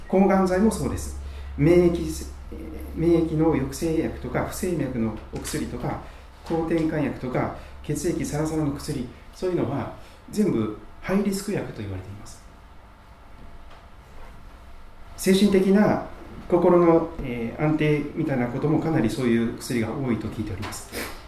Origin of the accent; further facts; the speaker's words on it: Kochi, Japan; born there; 私四国の高知県の生まれですから地引き網をやったことがありますが、